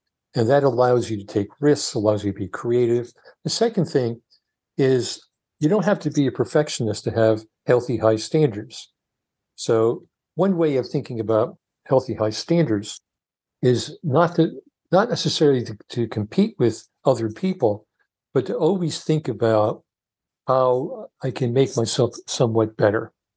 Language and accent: English; New Haven, Connecticut, United States; I grew up, when I was a kid, we were very poor. I grew up in New Haven, Connecticut, and we were very poor.